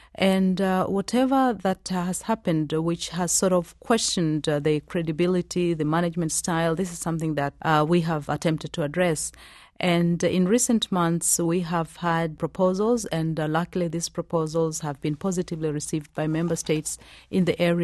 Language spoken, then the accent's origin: English; Tanzania; I come from Tanzania, one of the poor countries of the world, one of the countries from the developing world.